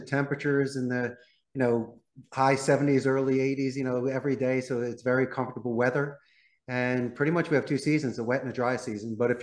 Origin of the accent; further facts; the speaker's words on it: Philadelphia, Pennsylvania, United States; No, I'm originally from Northeast Philadelphia. I graduated the proud Abington High School back in 91.